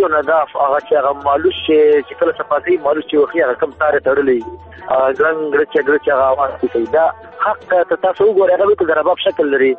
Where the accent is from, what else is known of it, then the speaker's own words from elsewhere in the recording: Baghlan, Afghanistan; زه د بغلان د ولایت يم. بغلان عمر 23 کال دی